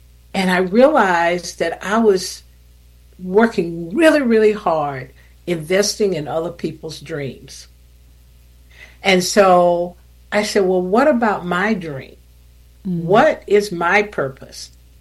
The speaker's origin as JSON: {"language": "English", "region": "South Carolina", "country": "United States", "tie": "born or raised there", "said": "Yes, I grew up in South Carolina. It's a small town, 5,000 people nestled in the foothills of the beautiful Blue Ridge Mountains."}